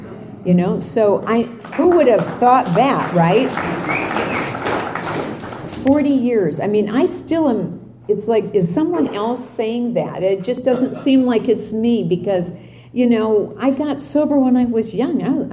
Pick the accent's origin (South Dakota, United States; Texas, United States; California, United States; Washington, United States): South Dakota, United States; I was raised in the Midwest. I had always wanted to be a Southern Belle, and God started me in South Dakota, you know.